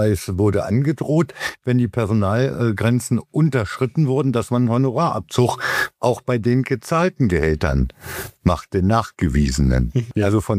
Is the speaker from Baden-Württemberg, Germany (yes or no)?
no; Göttingen, Lower Saxony, Germany; Ich komme aus Göttingen und bei uns in Göttingen, wir haben zig Krankenhäuser hier.